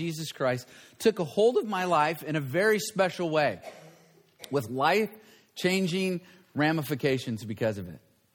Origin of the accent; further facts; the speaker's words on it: Campbell, California, United States; I was born and raised right here in the Campbell area. So in many ways, this is coming home. I went to Blackford High School. My family moved here in 1960 from Arkansas.